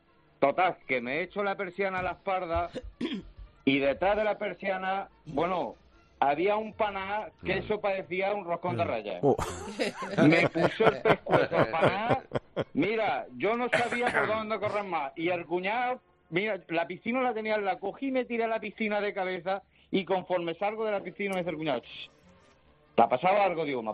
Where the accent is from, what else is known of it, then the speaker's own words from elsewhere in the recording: Utrera, Andalusia, Spain; yo soy de Utrera, Naranjo.